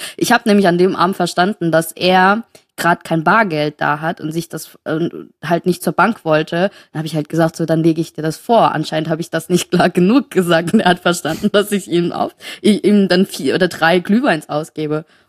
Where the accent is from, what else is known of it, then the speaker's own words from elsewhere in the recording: Saarland, Germany; Nee, bei uns im Saarland, ne?